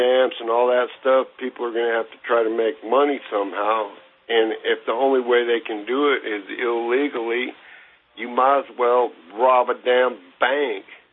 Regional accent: California, United States; now in Tennessee, United States; I grew up in California, so I could probably, you know, go there and, you know, get signed up pronto

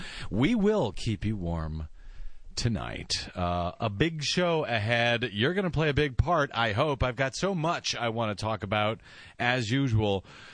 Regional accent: Missouri, United States; See, I'm from Missouri, so I can pull that stuff off.

